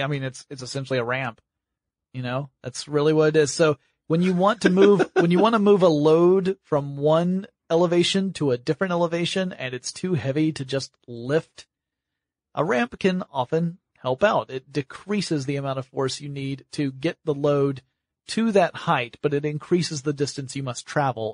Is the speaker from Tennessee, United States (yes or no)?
no; Georgia, United States; I thought, I'm from Georgia. That example means nothing to me.